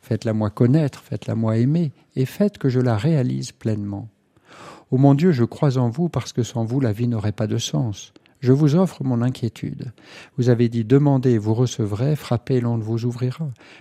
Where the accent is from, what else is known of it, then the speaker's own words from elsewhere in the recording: Valenciennes, Hauts-de-France, France; je suis originaire de Valenciennes